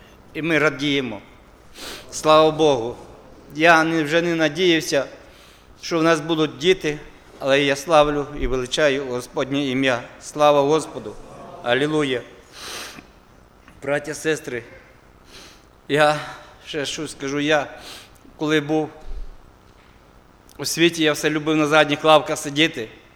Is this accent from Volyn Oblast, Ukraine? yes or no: yes; Volyn Oblast, Ukraine; вони з Дніпра, я з Волині